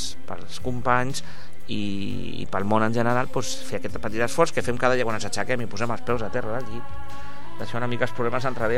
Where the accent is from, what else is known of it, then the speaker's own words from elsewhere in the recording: Catalonia, Spain; veig que a vegades som molt sossos nosaltres aquí, som catalans, som sossos catalans